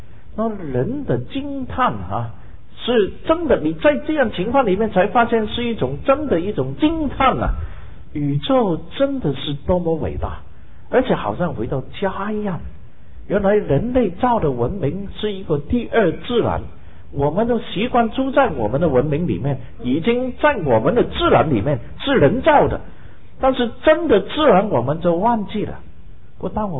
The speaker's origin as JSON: {"language": "Chinese", "country": "Hong Kong", "tie": "born or raised there", "said": "因为我发现原来从前我是没有看过动物的，从前我们在香港看的是不动之物要在动物园里面的动物都不动的"}